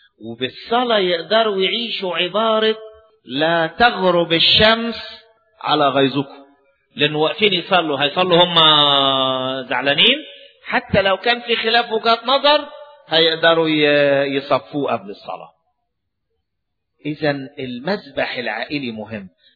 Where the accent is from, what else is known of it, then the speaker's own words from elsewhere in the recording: Upper Egypt, Egypt; زي ما بيقولوا عندنا في الصعيد، محدش أبوه أحسن من أبوه، كلنا واحد